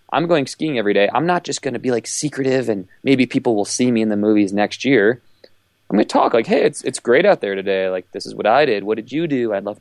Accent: Ohio, United States; because I'm from Ohio. I didn't grow up skiing in front of these professional photographers.

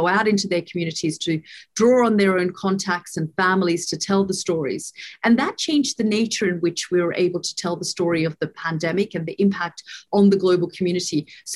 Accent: Australia; So I am Australian, and I turn to Australia when I'm looking for help or trying to get home.

